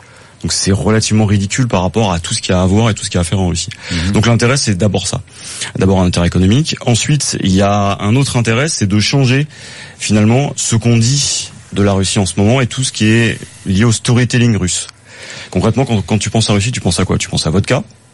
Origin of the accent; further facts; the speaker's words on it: France; c'est l'impression qu'on a en tant qu'occidentaux et en tant que français